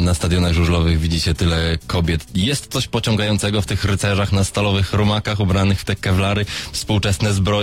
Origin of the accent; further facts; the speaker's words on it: Zielona Góra, Lubusz Voivodeship, Poland; a ja jestem z Zielonej Góry, czyli miast bezwzględnie żużlowych